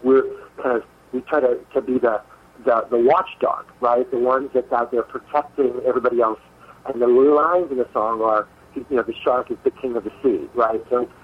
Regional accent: Cuba; As I am Cuban, I am also American

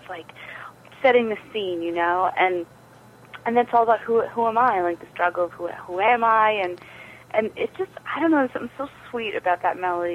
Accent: Canada; although I'm Canadian, my parents are from the States, so I have a dual citizenship.

